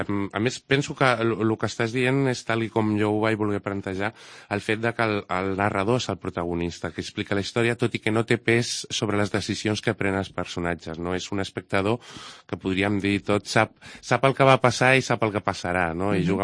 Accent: Cambrils, Catalonia, Spain; perquè jo sóc de Cambrils

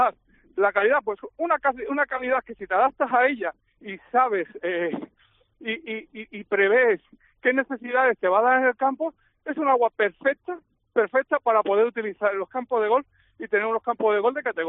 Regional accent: Andalusia, Spain; now in Balearic Islands, Spain; desde que llegué a la isla, que hace 22 años que llegué, que vengo de Andalucía, ¿no? Que soy andaluz, donde allí todos los campos hace 22 años se regaban con agua de pozo

